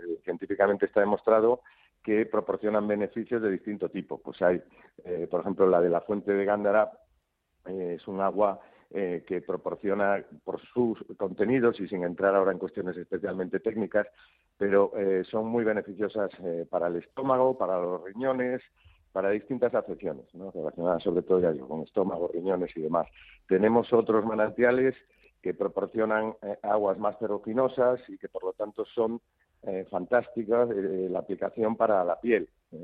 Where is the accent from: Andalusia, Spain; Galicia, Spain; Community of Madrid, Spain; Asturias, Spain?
Galicia, Spain; como buen gallego